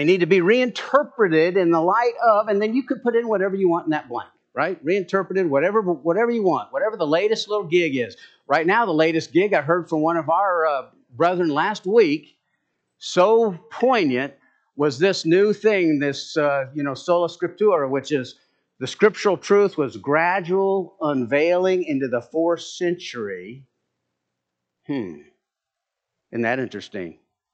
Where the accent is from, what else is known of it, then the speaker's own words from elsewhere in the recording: Arizona, United States; But he didn't know I grew up in Arizona, right? You know, pretty close to the temple in Mason.